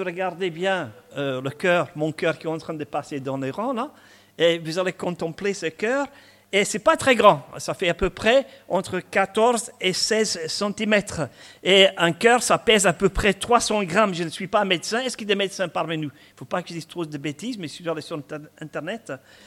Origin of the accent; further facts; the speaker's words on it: Scotland, United Kingdom; French is a second language; moved away as an adult; now in France; Vous allez remarquer que j'ai un petit accent, j'ai gardé mon accent. Hein. Ce n'est pas un accent du midi, mais je suis écossais. Hein. Je suis venu en France pour une semaine et je suis resté 42 ans.